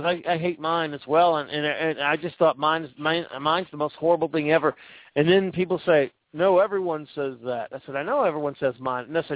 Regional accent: the South, United States; I am very self-conscious about having an accent because I know I do because I'm from the South

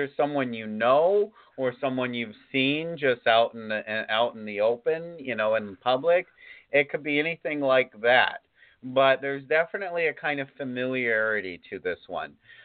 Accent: Florida, United States; I'm from the East Coast, so West Palm, you know, Pompano.

